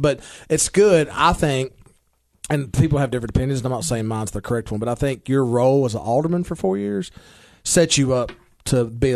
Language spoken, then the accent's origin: English; Baxter, United States; It's town of Baxter, and I'm from Baxter, so I say city of Baxter.